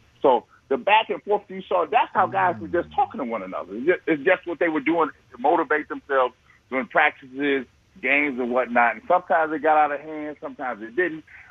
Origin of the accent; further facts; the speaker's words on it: Cleveland, Ohio, United States; I'm from Cleveland. So LeBron is right down the road.